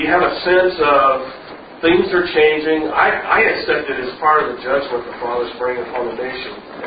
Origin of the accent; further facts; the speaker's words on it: Texas, United States; Now, I'm from West Texas. We've had some unique challenges this year also.